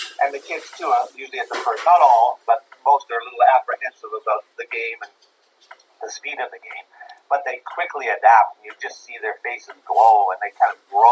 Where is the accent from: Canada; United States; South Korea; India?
Canada; We're Canadian. They want to play hockey.